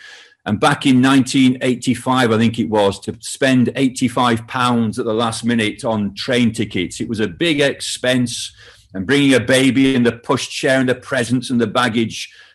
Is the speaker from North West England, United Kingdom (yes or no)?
yes; Barnoldswick, North West England, United Kingdom; moved away as an adult; also born or lived in Cardiff / London; But you might spot from my accent that I'm not from Wales and I'm not from London. I'm from the north of England.